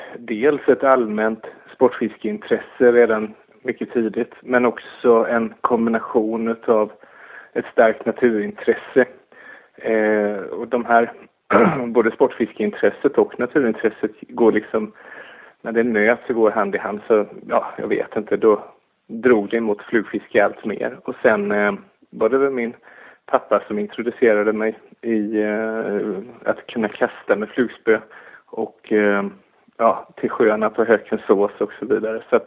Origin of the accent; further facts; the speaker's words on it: Mullsjö, Jönköping County, Sweden; Jag hade en fantastisk förmån i det här lilla samhället Mullsjö där jag växte upp utanför Jönköping.